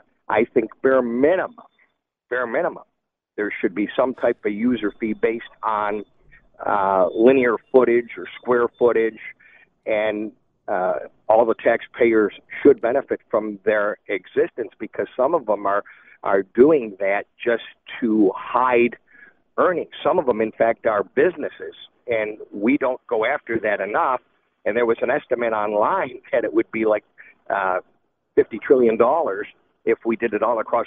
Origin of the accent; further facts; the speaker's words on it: Dana Heights, New York, United States; And when I grew up in Dana Heights, our tax burden was about $1,850 for the year.